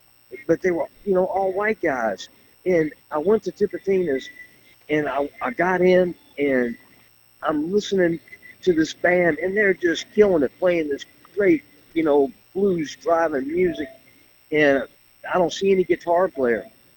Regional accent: New Orleans, Louisiana, United States; Well, it's definitely a unique place. A lot of people, you know, that come here compare it to a third world country without going to a third world country.

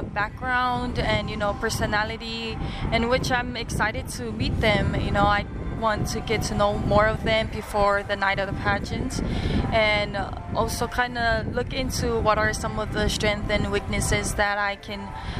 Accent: American Samoa; I feel warm, I feel happy, excited to journey on, you know, to represent you, my home country, and also my people, you know, near and far.

